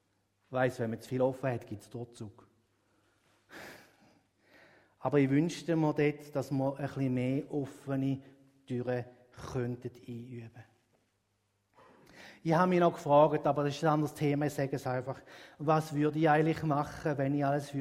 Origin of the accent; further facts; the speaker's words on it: Switzerland; Als Schweizer lieben wir Beständigkeit.